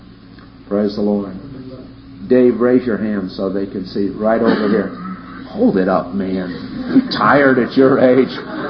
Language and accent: English; New England, United States; and I come from New England, and there this concept is full-blown.